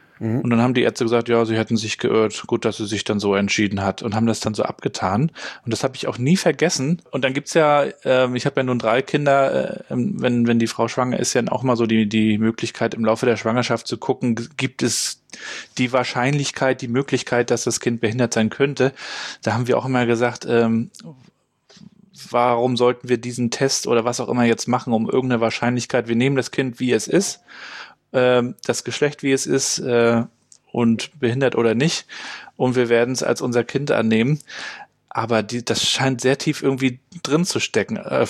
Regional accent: Germany; Ich bin ja in der DDR aufgewachsen

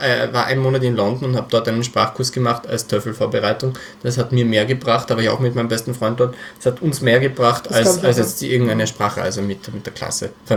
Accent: Austria; ich bin zwar in Österreich aufgewachsen, aber ich habe überhaupt keine Beziehung zu Österreich.

